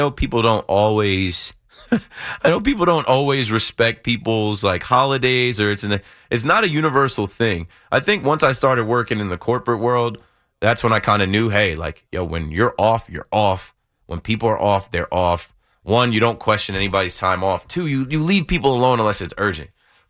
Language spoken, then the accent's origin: English; New Jersey, United States; Me, I'm from the Shore area.